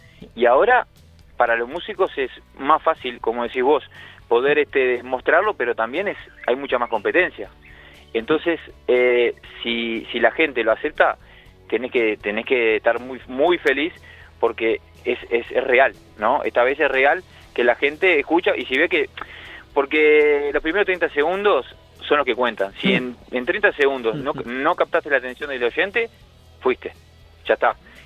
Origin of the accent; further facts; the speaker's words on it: Uruguay; Y tenemos primer guitarra y cantante que somos de Uruguay.